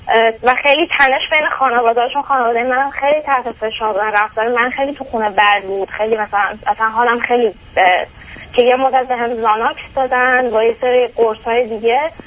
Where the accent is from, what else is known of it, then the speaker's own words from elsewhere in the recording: Iran; moved away as an adult; الان 5 سال تقریبا هست که از ایران اومدیم.